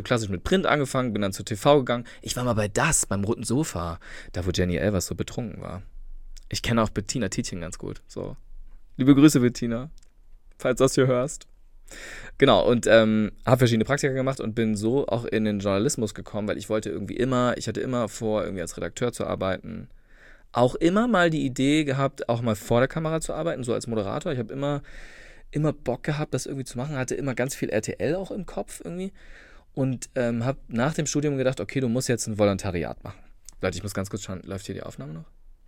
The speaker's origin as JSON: {"language": "German", "town": "Nienborstel", "region": "Schleswig-Holstein", "country": "Germany", "tie": "born or raised there", "said": "ich komme ja aus Schleswig-Holstein. Ich komme richtig vom Dorf. Zwischen Kiel und Rendsburg. Also ganz kleines Dörfchen, Nienborstel."}